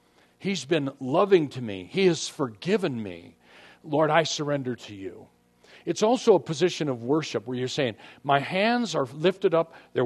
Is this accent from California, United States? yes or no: yes; San Diego, California, United States; we end up where I grew up in North Park. We end up down by Balboa Hospital.